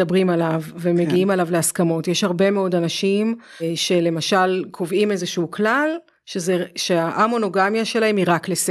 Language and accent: Hebrew; Afikim, Northern District, Israel; בגלל שאני גדלתי בקיבוץ. כן. לא בקיבוץ בניו ג'רזי. כן. בקיבוץ אמיתי, בקיבוץ אפיקים.